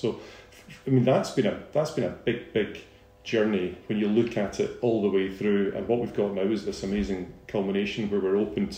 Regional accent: Scotland, United Kingdom; I'm not from Islay, but I am Scottish from the west coast of Scotland.

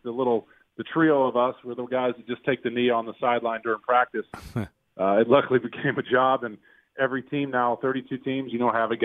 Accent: Atlanta, Georgia, United States; I was born in 75. So I grew up in Atlanta

